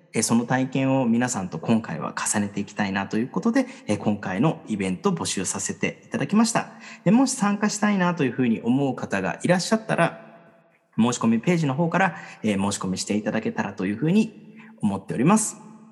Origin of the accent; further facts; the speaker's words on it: Hachioji, Tokyo, Japan; 東京都八王子市、僕の地元にある山なんですけれど